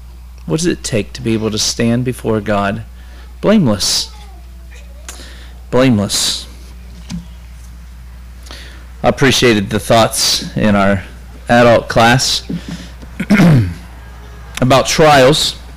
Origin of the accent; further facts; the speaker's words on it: Pennsylvania, United States; Brother Steve said I'm from Pennsylvania, and that's true. May not quite be the part of Pennsylvania you typically think of. We're all the way up in northwest Pennsylvania, so think Lake Erie and Niagara Falls, up that way.